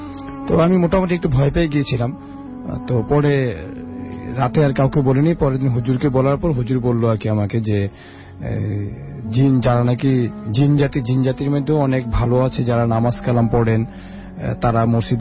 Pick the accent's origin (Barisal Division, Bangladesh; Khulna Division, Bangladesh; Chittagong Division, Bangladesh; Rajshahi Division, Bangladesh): Chittagong Division, Bangladesh; Comilla; now in Dhaka, Bangladesh; আমার দেশের বাড়ি হলো কুমিল্লাতে, ঢাকাতেই থাকি, যাত্রাবাড়িতে থাকি আর কি।